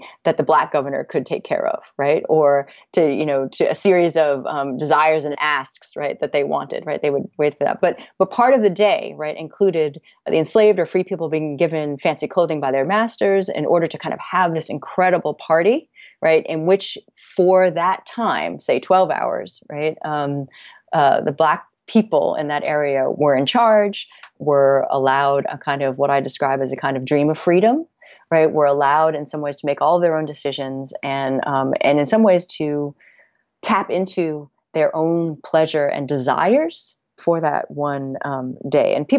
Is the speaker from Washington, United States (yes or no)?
no; Connecticut, United States; born or raised there